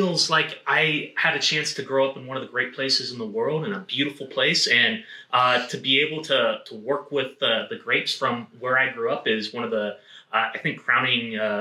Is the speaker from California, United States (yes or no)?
yes; California, United States; Growing up in Sonoma County, very, very early on, you realize that it is a kind of a microcosm of the world